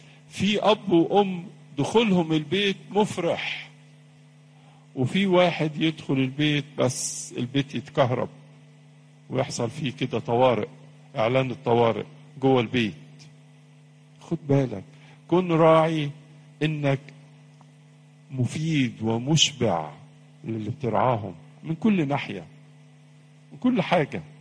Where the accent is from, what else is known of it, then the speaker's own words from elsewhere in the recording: Egypt; وعندنا في مصر نسبة كبيرة جدا